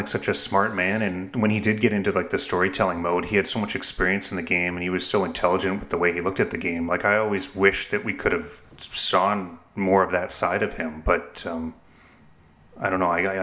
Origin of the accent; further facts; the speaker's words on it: Kamloops, British Columbia, Canada; I grew up in Kamloops, BC